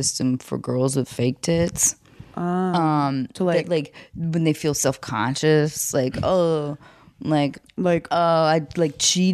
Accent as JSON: {"language": "English", "town": "Phoenix", "region": "Arizona", "country": "United States", "said": "I'm from Phoenix, but now I live in Silicon South."}